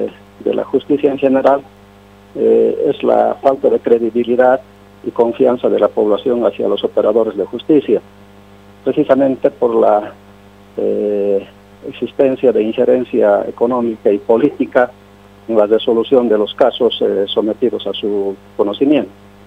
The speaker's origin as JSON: {"language": "Spanish", "town": "Arani", "region": "Cochabamba", "country": "Bolivia", "first_language": "Quechua", "second_language": "Spanish", "said": "el quechua es mi idioma de origen, ¿no es cierto? Porque en Arani, de donde provengo, nuestra lengua madre es precisamente el quechua. Yo hablo quechua a la perfección"}